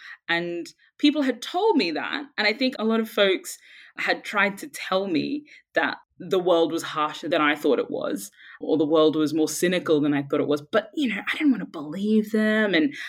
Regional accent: Brisbane, Queensland, Australia; now in London, United Kingdom; I grew up in Brisbane. There were no Black people where I grew up.

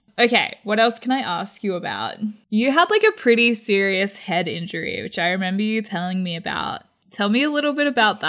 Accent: Australia; yeah, I'm from Australia.

